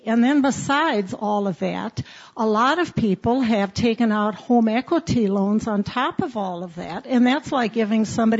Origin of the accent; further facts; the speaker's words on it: Minnesota, United States; First, I want to say I'm a senior citizen, and I'm Minnesotan, and I'm prudent, and my mortgage has been paid off.